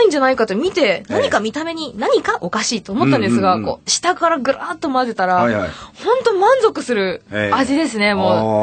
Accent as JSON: {"language": "Japanese", "town": "Utsunomiya", "region": "Tochigi", "country": "Japan", "said": "あのですね、私栃木の宇都宮が出身なんですけど、"}